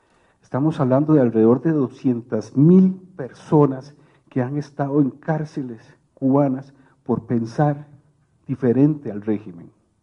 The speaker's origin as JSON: {"language": "Spanish", "country": "Costa Rica", "lives_now": "Colombia", "said": "para nosotros como costarricenses era como una bofetada"}